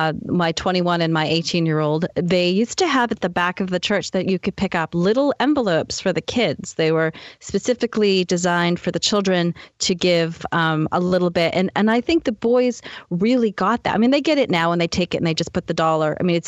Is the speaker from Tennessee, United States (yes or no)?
no; Boston, Massachusetts, United States; accent: Boston; That's C-H-I-M-E, if you can't understand with my lovely Boston accent.